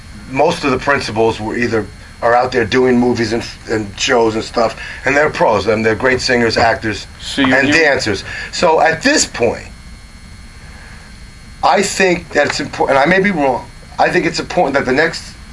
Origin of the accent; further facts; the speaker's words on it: New Rochelle, New York, United States; I was raised in New Rochelle primarily, right.